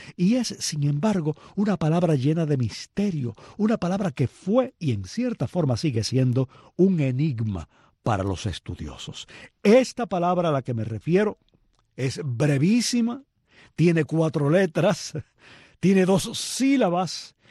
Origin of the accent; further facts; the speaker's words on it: Cuba; Nuestra forma de hablar, la de los cubanos, está llena de palabras que no son palabras del español original.